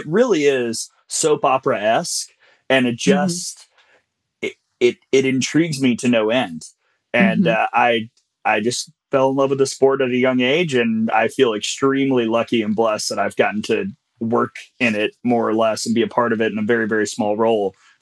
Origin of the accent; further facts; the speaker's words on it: Birmingham, Alabama, United States; born there; You know, I was born in Birmingham, hour from Tuscaloosa.